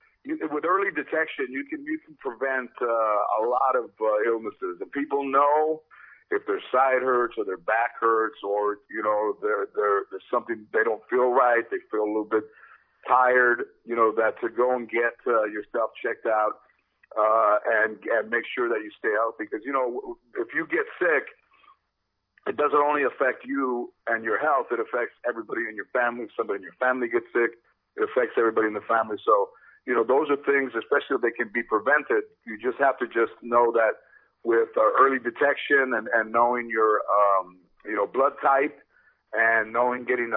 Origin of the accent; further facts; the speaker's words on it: Los Angeles, California, United States; growing up in Los Angeles, I was a fan of the Rams